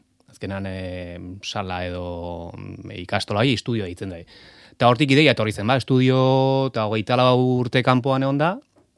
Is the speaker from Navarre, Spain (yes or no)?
no; Pasaia, Basque Country, Spain; pasaia, bueno, txikia da, baina ni pasaitarra naiz, eta azkenean hor ondo sentitzen naiz.